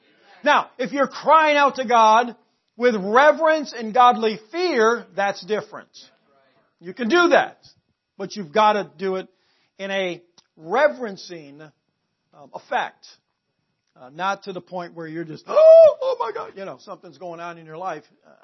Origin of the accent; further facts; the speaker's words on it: United States; born there; I'm glad I'm an American. I'm glad I'm an American by birth.